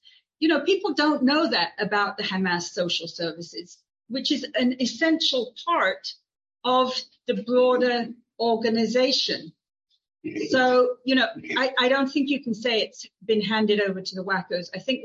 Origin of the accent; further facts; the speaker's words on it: England, United Kingdom; growing up in England as I did